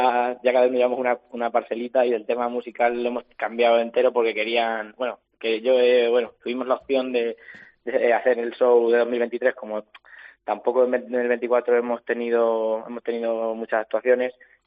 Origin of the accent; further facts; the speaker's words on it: Castilla-La Mancha, Spain; somos de Herencia de San Juan, como has dicho tú antes, y que somos ahí un híbrido de los dos amiguetes de los dos pueblos, esos que son vecinos